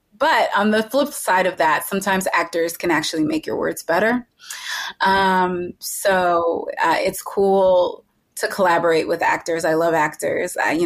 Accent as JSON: {"language": "English", "region": "Michigan", "country": "United States", "said": "Like my parents are immigrants. We're from Michigan, where there's not a lot of immigrants. And, you know, I grew up going to like a Republican leaning Catholic school."}